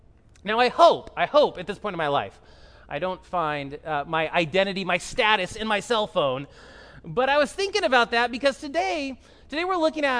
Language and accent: English; Los Angeles, California, United States; I grew up in Los Angeles. I'm a Dodgers fan.